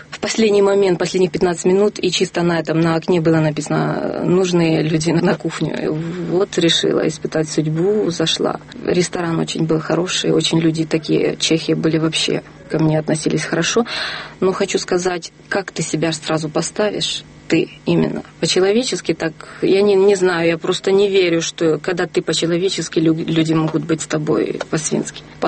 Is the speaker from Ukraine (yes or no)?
yes; Ukraine; И вот смотрите, вот я с Украины